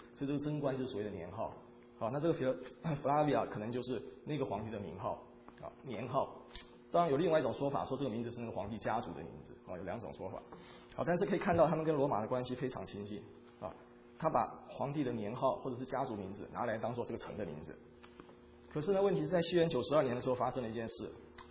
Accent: Taiwan; 我记得我小时候在台湾的时候也是随时地震的，

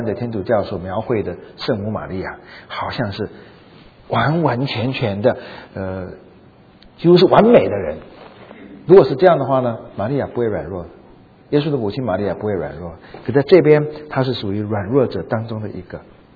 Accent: China; now in United States; 我们中文可能有一半左右或更多的弟兄姐妹来自于中国大陆，我们是来到美国，大部分来到美国以后才听到福音信主的

